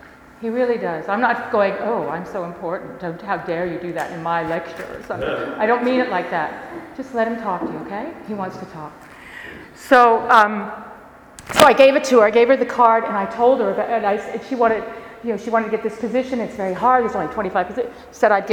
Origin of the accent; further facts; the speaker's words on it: United States; so pardon me, Australians, for saying this, because I'm American.